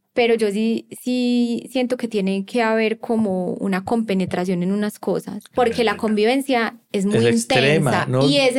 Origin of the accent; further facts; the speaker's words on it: Colombia; moved away; sobre los que salimos de Colombia, pero que no podemos volver y ahora somos inmigrantes.